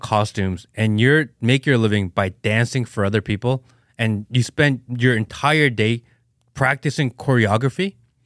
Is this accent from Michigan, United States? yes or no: no; New Jersey, United States; Yeah, we're East Coast. I grew up in Jersey.